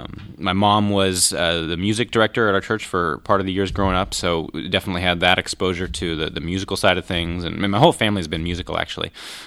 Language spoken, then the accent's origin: English; Kansas, United States; It's funny because I grew up in Southwest Kansas, and so you would think that would be kind of a natural